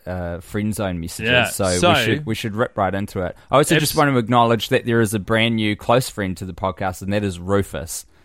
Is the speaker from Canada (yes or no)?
yes; Canada; I am Canadian, and boy, do I love our sweet cheesy fries, gravy, love poutine.